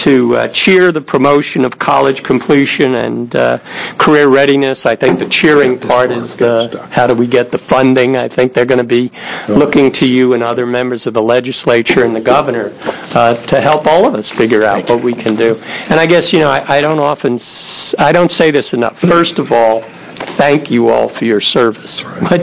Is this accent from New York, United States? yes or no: yes; New York, United States; Representative Greenleck, I grew up in New York, so I know cynical in spades.